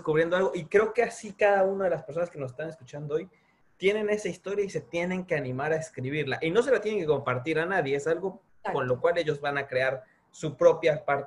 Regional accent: Orizaba, Veracruz, Mexico; also born or lived in Monterrey; now in Miami, United States; yo soy un mexicano de un pueblo allá en Veracruz, o sea, Orizaba, que es un pueblo chiquitico, y de ahí salí, después me fui a estudiar a Monterrey, y llegué a Miami por azares del destino.

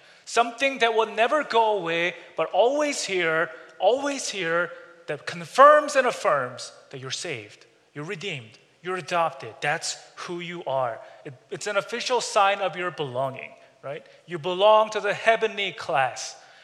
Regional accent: South Korea; I grew up in Korea, by the way.

